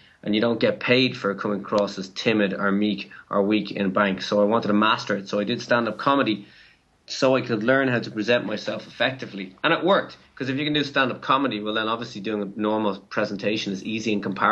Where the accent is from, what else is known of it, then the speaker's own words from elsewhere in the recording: Ireland; And being Irish, growing up in a society where we're told not to stand out